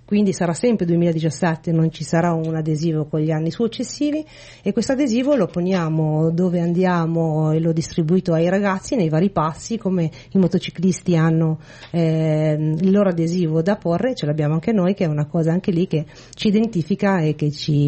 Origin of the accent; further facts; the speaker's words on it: Albenga, Liguria, Italy; nasce perché noi siamo di Albenga